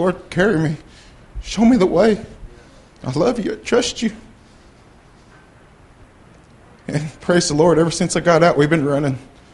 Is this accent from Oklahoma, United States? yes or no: yes; Stillwell, Oklahoma, United States; I'm from Cherokee. I'm from Stillwell, Oklahoma. I'm half white, and I'm half Cherokee.